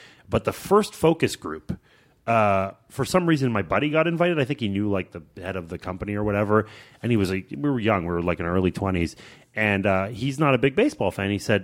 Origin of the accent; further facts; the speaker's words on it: Montreal, Quebec, Canada; because I grew up in Montreal